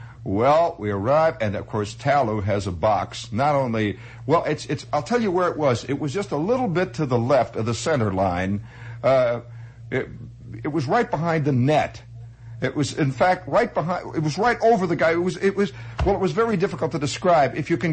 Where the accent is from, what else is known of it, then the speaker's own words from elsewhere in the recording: Hammond, Indiana, United States; And here I am. I'm a GI from Hammond, Indiana.